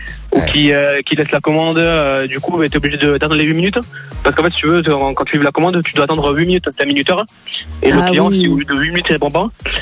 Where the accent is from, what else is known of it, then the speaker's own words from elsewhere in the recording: Bayonne, Nouvelle-Aquitaine, France; accent: Southern French; also born or lived in Pau; Non, je suis de Bayonne, ouais. Et après, je viens de Pau aussi, mes parents habitent à Pau, donc c'est peut-être pour ça, peut-être.